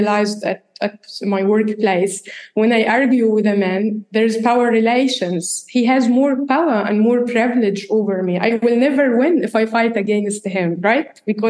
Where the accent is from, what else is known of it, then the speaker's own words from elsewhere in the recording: Egypt; And I come from Egypt, like the North Africa, where I belong to.